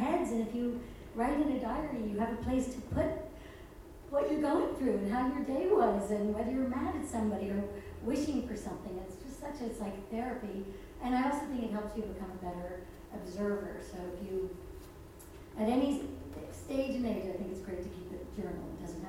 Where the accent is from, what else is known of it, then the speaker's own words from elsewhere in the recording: New York, United States; I always start with I'm a New Yorker, and everyone's already impressed.